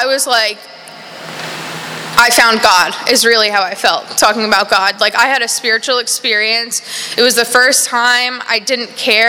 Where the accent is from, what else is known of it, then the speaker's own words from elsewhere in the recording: New York, United States; I was born in New York, Long Island. I grew up there.